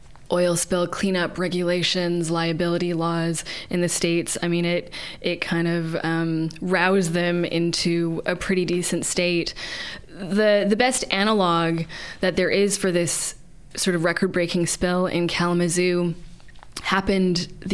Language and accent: English; British Columbia, Canada; Of course, as a British Columbian, I mean, the Great Bear Rainforest is inimitable.